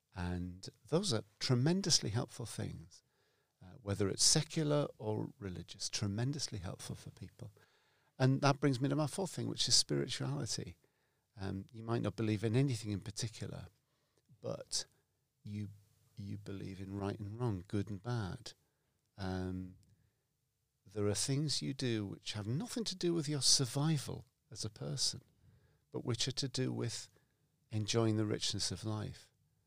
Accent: United Kingdom; being British, so I'm a British grammar school boy

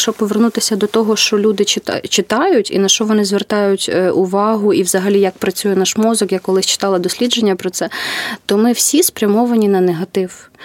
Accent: Vinnytsia, Vinnytsia Oblast, Ukraine; Да, я з Вінниці.

